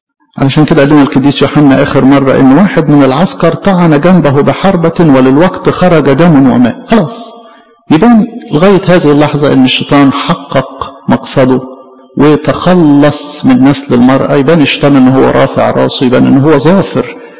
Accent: Egypt; طبعا ده اعتزاز لينا كمصريين

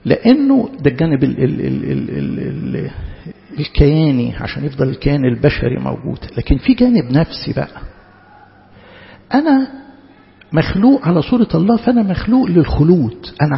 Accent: Egypt; اوعوا تفتكروا ان ده عندنا في مصر بس

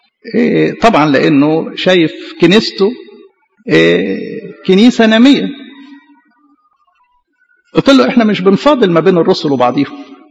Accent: Egypt

